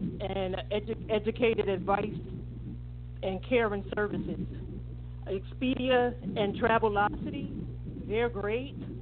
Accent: Newark, New Jersey, United States; now in Atlanta, United States; I'm from Newark, New Jersey.

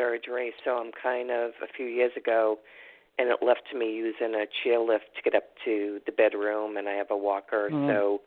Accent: Massachusetts, United States; from Massachusetts.

